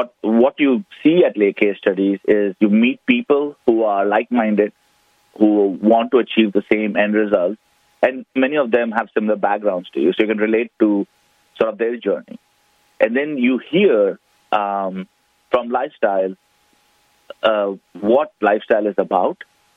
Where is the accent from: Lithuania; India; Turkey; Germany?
India; moved away as an adult; now in United States; I was born and brought up in India, immigrated to U.S. about 20 years ago, came for higher education and to form a different life here.